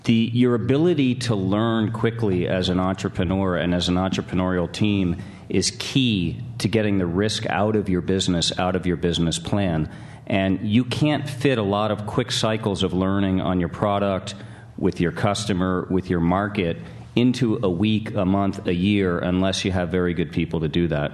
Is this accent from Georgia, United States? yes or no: no; New Jersey, United States; I'm from New Jersey. I resemble that remark.